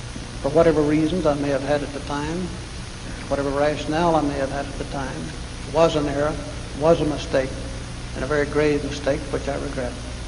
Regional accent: Waurika, Oklahoma, United States; born there; I was born in 1924 in Waurika, W-A-U-R-I-K-A, Waurika, Oklahoma.

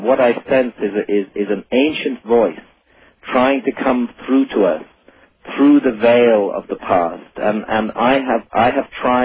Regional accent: Edinburgh, Scotland, United Kingdom; born there; also born or lived in India; I was born in 1950 in Edinburgh in Scotland, so I'm 45 years old now.

